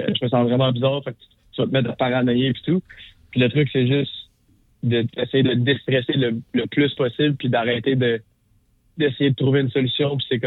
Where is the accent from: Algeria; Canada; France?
Canada; Saint-Bruno-de-Montarville, Quebec; Je viens de la banlieue de Montréal sur la rive sud à Saint-Bruno de Montarville.